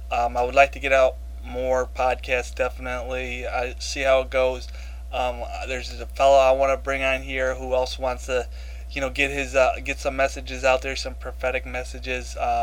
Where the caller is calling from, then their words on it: Newark, New Jersey, United States; I'm podcasting from Newark, New Jersey